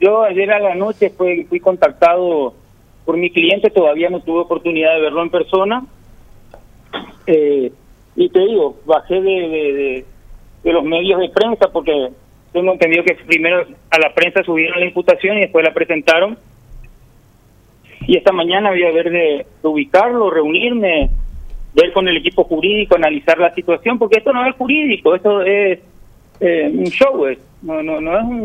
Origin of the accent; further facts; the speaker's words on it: Paraguay; que les agradezco y les aplaudo como paraguayos